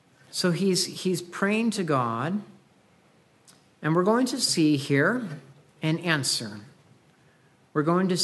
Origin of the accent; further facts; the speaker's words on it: Pacific Northwest, United States; And I love the sunshine days, and I'm from the Northwest, and so maybe rain doesn't discourage me as much as some other people who sometimes maybe move here.